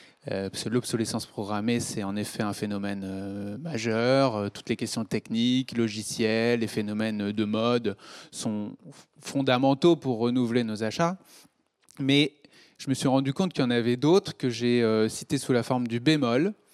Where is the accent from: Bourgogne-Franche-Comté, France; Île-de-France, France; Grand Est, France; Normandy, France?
Bourgogne-Franche-Comté, France; Cluny; puisque j'ai grandi à Cluny, moi.